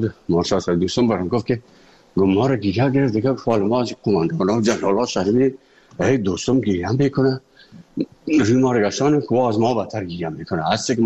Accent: Afghanistan; moved away; also born or lived in Moscow; از افغانستان برامدیم آمدیم سه مسکو 4 سال مسکو به بسیار سختی وردم

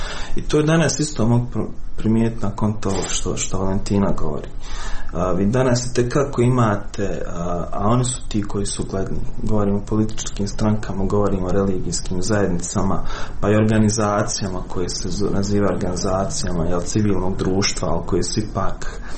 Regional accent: Srebrenica, Republika Srpska, Bosnia & Herzegovina; pitam odakle si. Prokao sam iz Srebrenice.

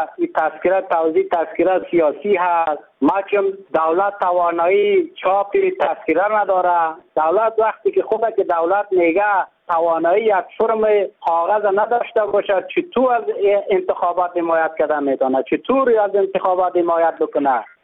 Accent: Ali Abad, Kunduz, Afghanistan; از علی‌آباد ولایت کندوز.

